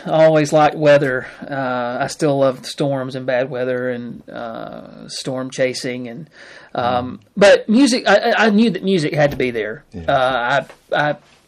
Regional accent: Rainbow City, Alabama, United States; also born or lived in Gadsden; So I was born in Gadsden, Alabama, up the road a little bit. Grew up in Rainbow City, a little north of Gadsden. Only child.

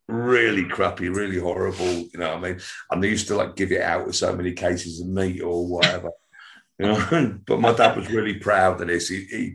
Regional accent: Nottingham, East Midlands, United Kingdom; born there; also born or lived in Wigan / Ormskirk / Southport / Liverpool; I was born in Nottingham. This is a story longer than a bit of string. We ended up in Wigan, then we moved to, Ormskirk, Southport, Liverpool, Manchester, and then eventually I ended up down here.

